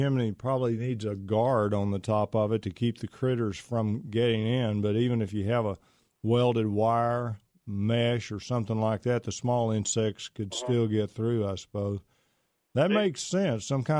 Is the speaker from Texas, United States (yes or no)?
yes; Pittsburgh, Texas, United States; I'm from Pittsburgh, Texas, just down the road from you, Cal.